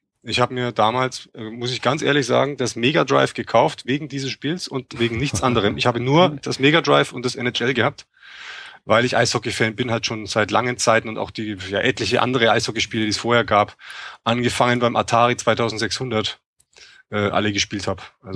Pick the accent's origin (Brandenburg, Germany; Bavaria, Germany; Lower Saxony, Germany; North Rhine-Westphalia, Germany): Bavaria, Germany; Bayreuth; Bayreuth, meine Heimatstadt, war schon mal Erstligist.